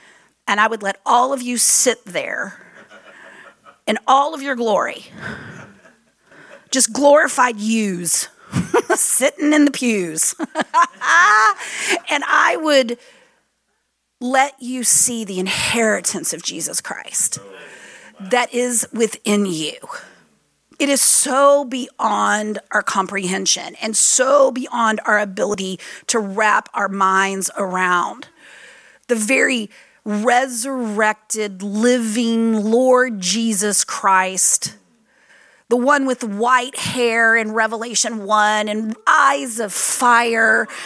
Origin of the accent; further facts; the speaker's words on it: Texas, United States; I'm from Texas originally, so I'll break out of y'all every once in a while, right?